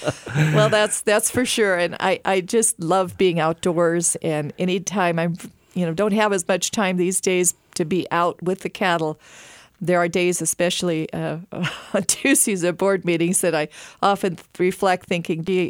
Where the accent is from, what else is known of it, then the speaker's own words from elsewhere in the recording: Hanford, California, United States; born there; I'm a fourth generation Californian, and I was born in Kings County in Hanford.